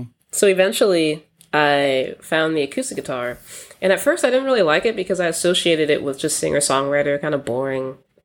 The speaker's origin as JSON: {"language": "English", "region": "Virginia", "country": "United States", "tie": "born or raised there", "said": "Yeah, Northern Virginia. You got to say Northern Virginia."}